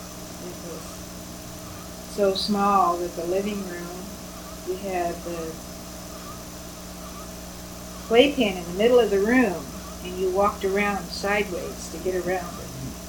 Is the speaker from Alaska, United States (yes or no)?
no; Portland, Oregon, United States; I was born in Portland, mm-hmm. and lived out on the east side until I graduated from high school, went to Washington High School.